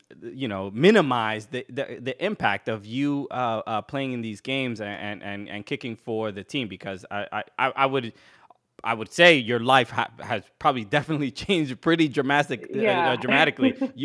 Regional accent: New York, United States; we're from New York.

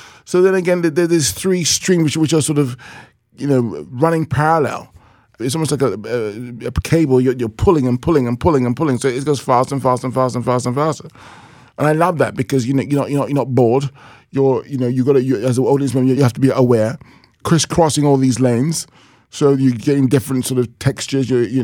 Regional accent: London, United Kingdom; as a 13-year-old black child growing up in London, that these women sort of represented me in a way

